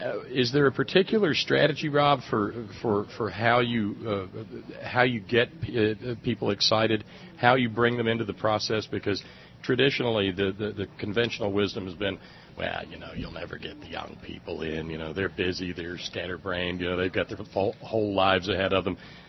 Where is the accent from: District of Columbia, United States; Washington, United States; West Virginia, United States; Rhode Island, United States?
West Virginia, United States; I come from West Virginia, and we've got the other end of the sleazy fossil fuel spectrum going on in Appalachia.